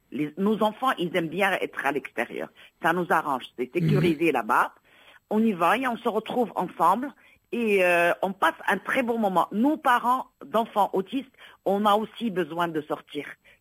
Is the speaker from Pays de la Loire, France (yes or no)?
no; Bordeaux, Nouvelle-Aquitaine, France; Ici, je suis de Bordeaux.